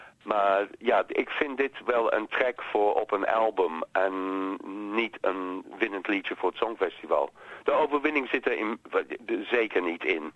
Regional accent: London, United Kingdom; Dat stoorde mij mateloos, moet ik zeggen, want ik kom zelf uit Londen.

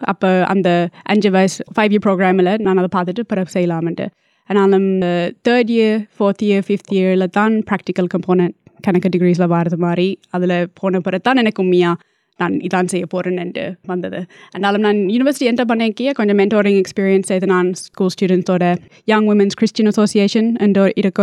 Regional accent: Hay, New South Wales, Australia; also born or lived in Colombo, Sri Lanka; அதுக்கு முதல் வந்த அம்மா அப்பா சிட்னிக்கு வந்தவை. நான் 10 மந்த்ஸ் ஓல்டு. நான் கொழும்புல தான் பிறந்தேன். நான் அப்புறம் வந்து ஹேய்க்கு போனவை 88. ஹேய் வந்து ஒரு வெரி ரூரல் டவுன். 12 ஹவர்ஸ் இருக்கும் அந்த சிட்னியிலேருந்து ட்ரைவ் பண்ணால்.

